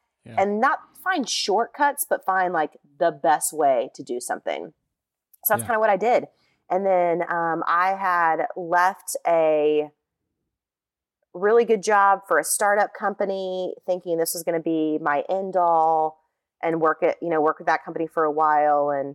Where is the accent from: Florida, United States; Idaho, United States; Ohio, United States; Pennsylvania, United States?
Florida, United States; now in Nashville, United States; so I'm in Nashville from South Florida. So beach kid, now landlocked, but live close enough to the water that I can still paddleboard on the weekends.